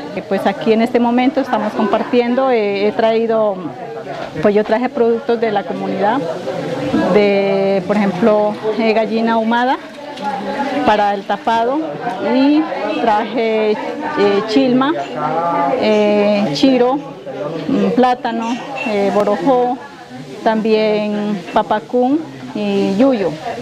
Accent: Barbacoas, Nariño, Colombia; distrito Tumaco, Barbacoas, departamento de Nariño.

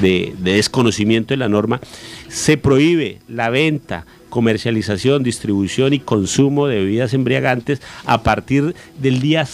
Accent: Colombia; Pues como todo colombiano, nosotros tratamos de hacerle el quite a la norma.

